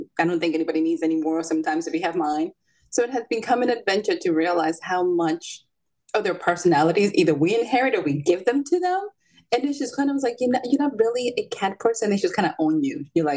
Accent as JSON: {"language": "English", "town": "Salem", "region": "Massachusetts", "country": "United States", "tie": "born or raised there", "said": "I grew up in Salem, Massachusetts. So magic and the witch trials has been what I grew up aware with."}